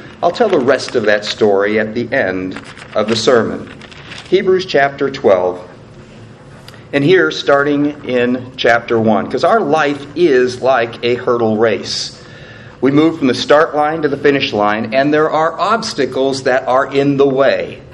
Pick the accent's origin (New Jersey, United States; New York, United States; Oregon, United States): Oregon, United States; Portland; I grew up in Portland, Oregon, so it was not uncommon that it was raining during the track meet.